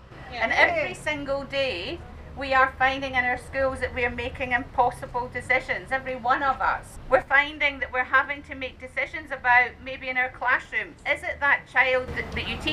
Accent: Scotland, United Kingdom; I grew up in Scotland in the Thatcher years in a mining village.

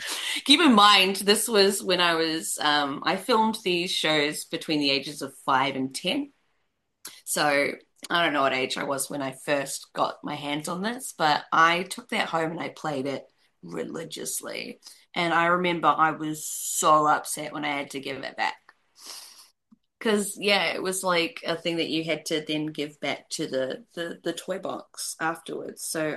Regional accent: New Zealand; I grew up in New Zealand on a New Zealand kids TV show.

